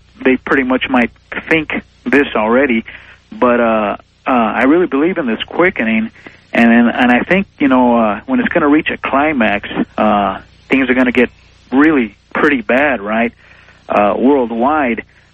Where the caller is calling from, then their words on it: El Paso, Texas, United States; But, anyway … I'm calling from El Paso, Texas.